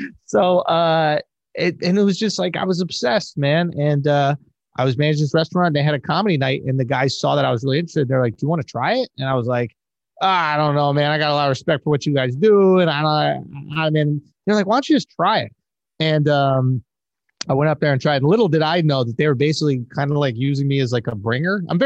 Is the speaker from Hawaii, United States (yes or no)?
no; Manhattan, New York, United States; Yeah, I'm born and raised in Manhattan.